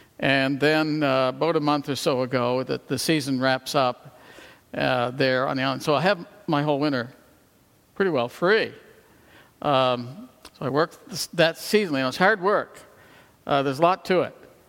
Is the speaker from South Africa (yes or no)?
no; Canada; and I grew up in Canada on a small little island in the Bay of Fundy, which is directly above Maine